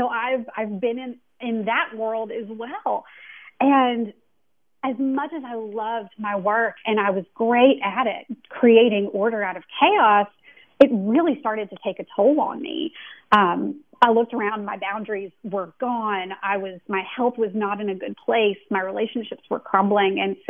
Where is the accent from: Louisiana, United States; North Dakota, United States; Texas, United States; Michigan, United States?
Louisiana, United States; I'm from Louisiana, and I really started to miss home.